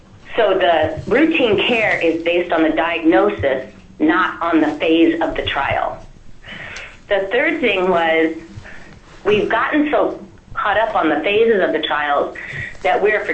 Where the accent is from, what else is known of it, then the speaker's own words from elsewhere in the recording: Fairbanks, Alaska, United States; I was born and raised in Fairbanks.